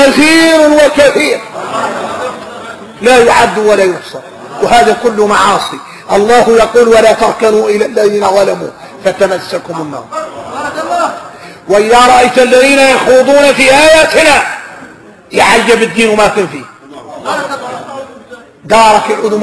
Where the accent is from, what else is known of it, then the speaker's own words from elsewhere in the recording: Mauritania; هذا وقايع نحن موريتاني